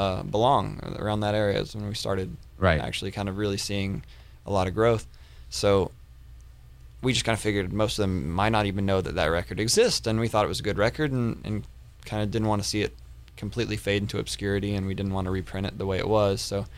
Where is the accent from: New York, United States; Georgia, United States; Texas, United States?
Texas, United States; also born or lived in Nashville, United States; Well, I lived in Nashville for a year between 2002 and 2003. Mm-hmm. So I was from East Texas.